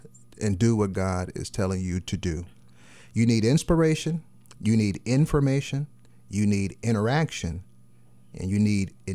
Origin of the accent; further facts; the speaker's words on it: Memphis, Tennessee, United States; Before I left Memphis, I'm from Memphis, Tennessee, to go off to seminary